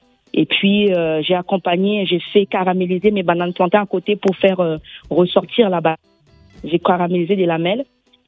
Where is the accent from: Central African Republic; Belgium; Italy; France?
Central African Republic; Bangui; born there; Mon père est guyanais, ma mère est centrafricaine, mais je suis née à Bangui.